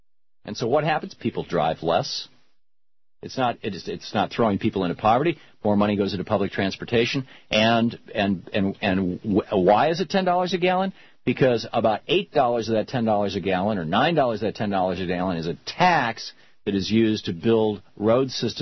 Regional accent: Midwest, United States; I lived in the Midwest, or I spent a lot of time in the Midwest at that time. I grew up in the Midwest.

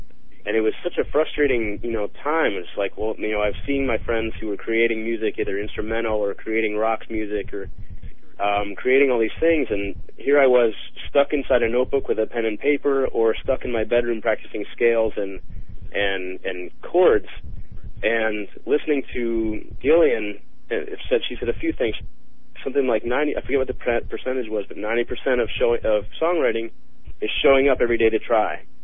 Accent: St. Louis, Missouri, United States; I grew up in St. Louis.

